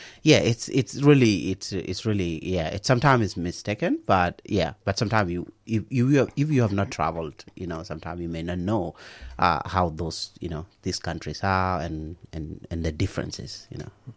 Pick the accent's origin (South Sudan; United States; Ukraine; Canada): South Sudan; I come from South Sudan. They're quite far apart.